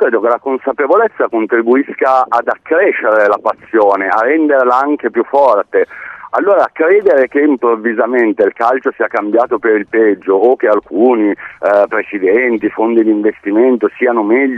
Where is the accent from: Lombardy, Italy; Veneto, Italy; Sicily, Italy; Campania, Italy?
Lombardy, Italy; Milan; io sono di Milano, tifo